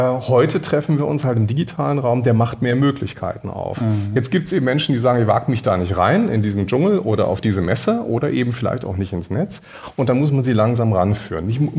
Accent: Berlin, Germany; Ich komme ja aus Berlin, ne?

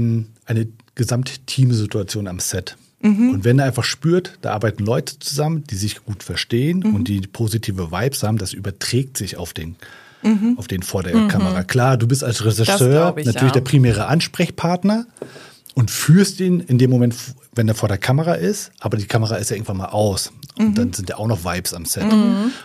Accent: Neubrandenburg, Mecklenburg-Vorpommern, Germany; meine Heimatstadt Neubrandenburg, das ist in Mecklenburg-Vorpommern

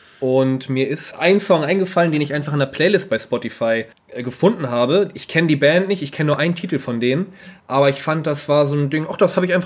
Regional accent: Husum, Schleswig-Holstein, Germany; Ja, ich bin tatsächlich geboren in Husum, das ist schon Weltstadt für uns Eiderstädter, aber tatsächlich, Eiderstedt, Halbinsel, wunderschön, Kaff an Kaff. Ja, und bin dann eben nach meiner Grundschulzeit auf das Gymnasium in St. Peter-Ording gegangen.

